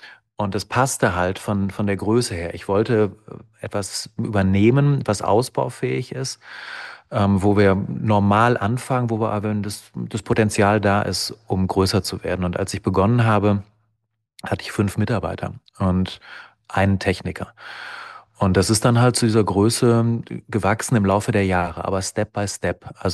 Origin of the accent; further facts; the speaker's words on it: Essen, North Rhine-Westphalia, Germany; Ich komme aus Essen und wollte wegen der Schiedsrichtertätigkeit auch irgendwo hier in dem Essener Bereich bleiben.